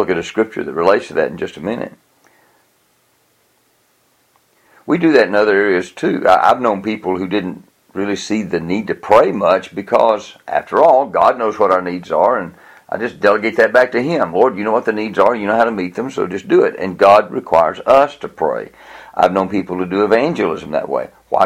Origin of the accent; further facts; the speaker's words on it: Tennessee, United States; When Vicki and I moved to East Tennessee, back to my hometown in early 1999